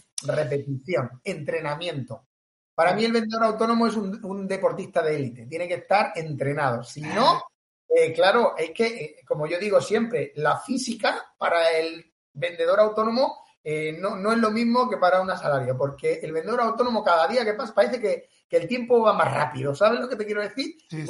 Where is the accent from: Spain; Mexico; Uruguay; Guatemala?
Spain; Tarragona, Catalonia; now in Cambrils, Spain; Así que yo soy catalán, soy catalán.